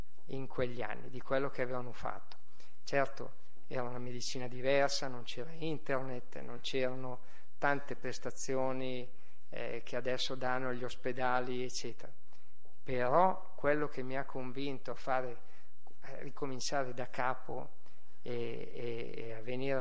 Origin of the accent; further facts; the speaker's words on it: Milan, Lombardy, Italy; born there; Io sono milanese, però da questa sera, che sono nato a Milano